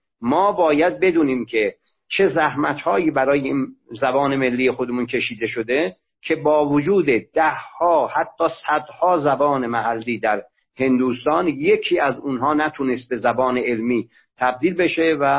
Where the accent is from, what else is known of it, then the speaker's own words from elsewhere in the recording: Ardabil, Ardabil Province, Iran; born there; من متولد اردبیل هستم، در اطراف اردبیل زبانهای مختلف باقی مونده از پهلوی میانه وجود داره